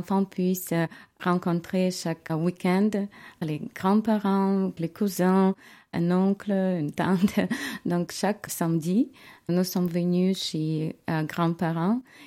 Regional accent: Kyiv, Ukraine; French is a second language; Je viens de Kiev. La population de Kiev est à peu près 5 millions de gens. C'est une ville très développée.

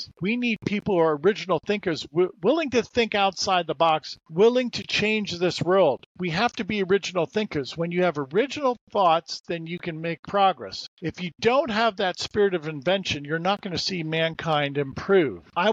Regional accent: New York, United States; born there; I'm Aquarius. I was born in New York.

